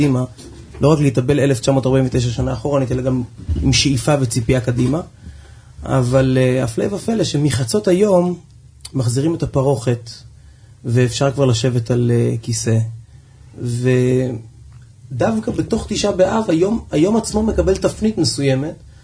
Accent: Tel Aviv, Tel Aviv District, Israel; now in Ramat HaSharon, Israel; אני כבר 12 שנה ברמת השרון בשליחות, בבית חב"ד, אבל גדלתי בשכונת רמת אביב, רמת אביב ג' בצפון תל אביב

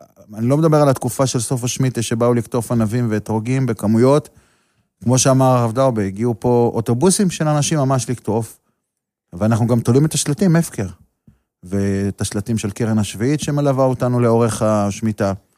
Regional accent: Yesodot, Central District, Israel; אני גדלתי ביסודות, אחרי חתונה דווקא הייתי גר באלעד.

